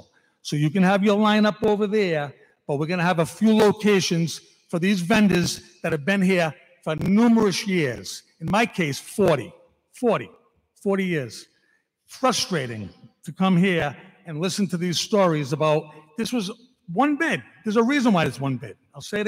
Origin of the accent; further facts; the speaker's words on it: Warwick, Rhode Island, United States; My father was a lifelong resident. I was brought up in Warwick, the school systems.